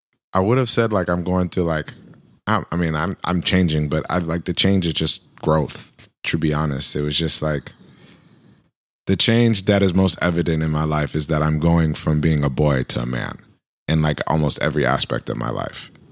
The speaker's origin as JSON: {"language": "English", "country": "Nigeria", "said": "But my individuality doesn't mean that I don't want to still be associated with being Nigerian and Yoruba."}